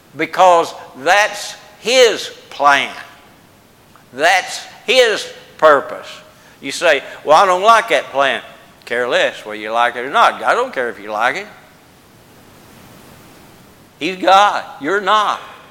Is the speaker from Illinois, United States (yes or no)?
yes; Brookport, Illinois, United States; when I grew up in Brookport, Illinois, the big town of Brookport, we didn't lock any of our doors.